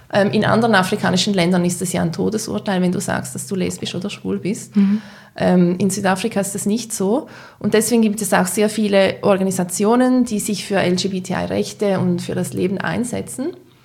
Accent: Switzerland; als Schweizer Journalisten.

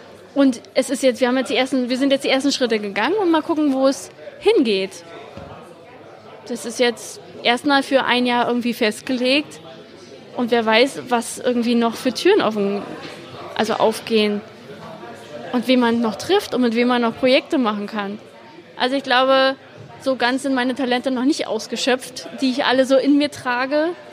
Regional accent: Berlin, Germany; Berlin ist natürlich auch meine Heimat.

